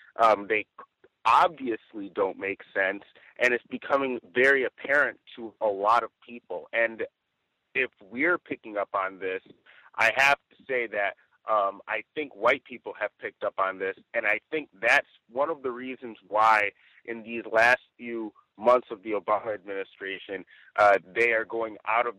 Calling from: Rancho Cucamonga, California, United States; I'm reporting from Rancho Cucamonga here in Southern California. It's beautiful this time of year.

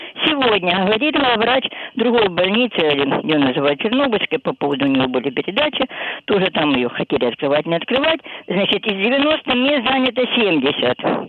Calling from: Kharkiv, Kharkiv Oblast, Ukraine; Харків вас беспокоїть.

